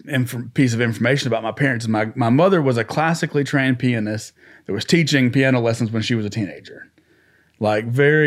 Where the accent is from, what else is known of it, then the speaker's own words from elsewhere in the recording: Nashville, Tennessee, United States; Well, like I said earlier, I grew up in Nashville, and when I was a kid, my dad worked for Opryland.